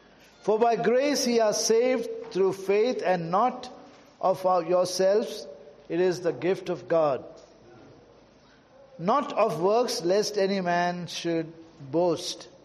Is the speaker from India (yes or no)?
yes; India; English is a second language; I come from India, and India is a land where there is full of all kind of rituals